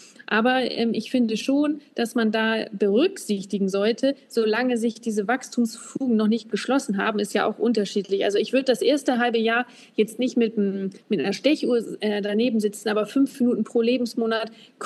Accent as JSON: {"language": "German", "region": "Northern Germany", "country": "Germany", "said": "Sagt man das bei euch auch? Also bei uns im Norden sagt man verknusen."}